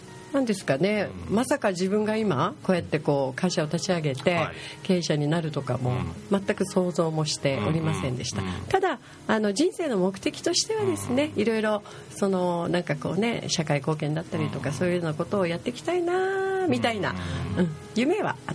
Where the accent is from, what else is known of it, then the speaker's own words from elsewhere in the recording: Tokyo, Japan; also born or lived in Fukuoka / Kagoshima; 福岡生まれなんですけど、はいはい、中学まで東京で、はいはい、その後こう鹿児島、はいはい、高校時代は鹿児島ですね、うんうんうん、でその後また東京行って福岡にっていう